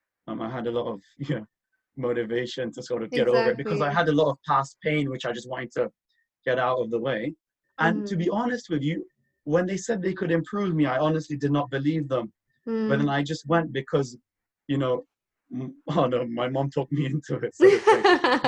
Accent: Dubai, United Arab Emirates; first language English; stood out growing up in Dubai with ASD was that when I was younger, I didn't get by, well, but I got by like kind of okay, because let's just say English was my first language

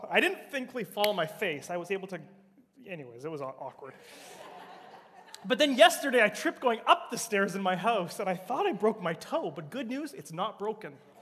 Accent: Brandon, Manitoba, Canada; growing up in Brandon, Manitoba, really close to Winnipeg

